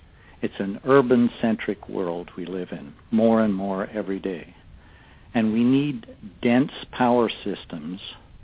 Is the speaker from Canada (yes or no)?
yes; Canada; At the time, as a Canadian, I was sent from my company